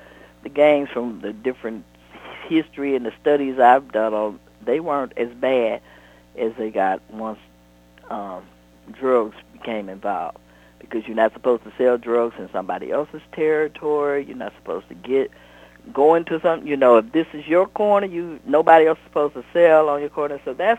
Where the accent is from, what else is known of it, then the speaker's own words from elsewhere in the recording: Detroit, Michigan, United States; Well, see, I grew up in Detroit